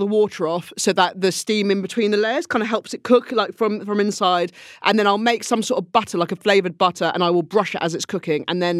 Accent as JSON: {"language": "English", "town": "Weymouth", "region": "South West England", "country": "United Kingdom", "said": "I come from Weymouth and I went back after uni"}